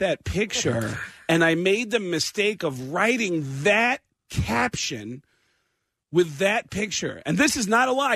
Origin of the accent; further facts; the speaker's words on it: New York, United States; I'm from New York. I was home on September 11th.